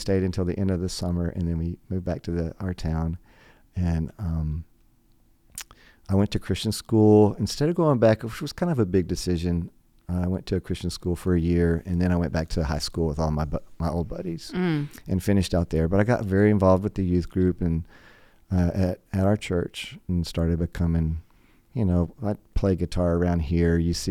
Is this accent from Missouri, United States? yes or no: no; Dallas, Texas, United States; also born or lived in South Padre Island, Texas; We moved my 8th grade year from Dallas down to South Padre Island, Texas. They were trying to reset.